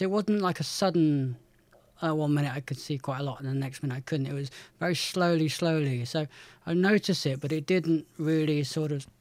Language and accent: English; Weston, North West England, United Kingdom; I lived in a sort of a suburb of Weston near Wirral and grew up in a one-way street